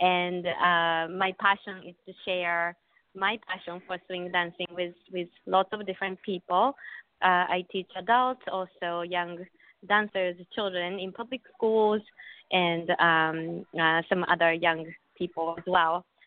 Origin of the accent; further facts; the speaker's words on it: Tokyo, Japan; English is a second language; now in United States; My father's family came from Korea to Japan, and I grew up in Japan, and my mother was from Japan, and I grew up in Tokyo, and then I came to the States a long time ago.